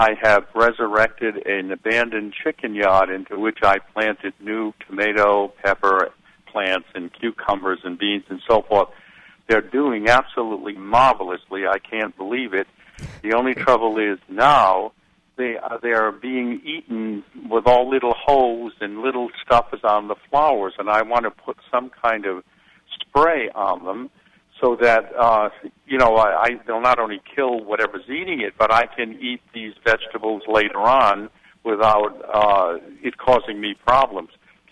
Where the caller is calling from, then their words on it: Joliet, Illinois, United States; calling from Joliet.